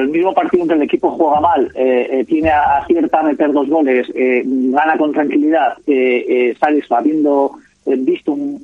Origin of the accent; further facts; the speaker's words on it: Salamanca, Castile and León, Spain; born there; yo soy nacido en Salamanca